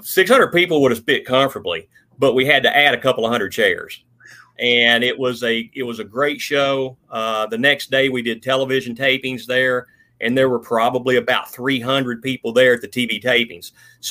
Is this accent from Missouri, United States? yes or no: no; Knoxville, Tennessee, United States; the county, you know, even when I was growing up in Knoxville, it wasn't like it is now.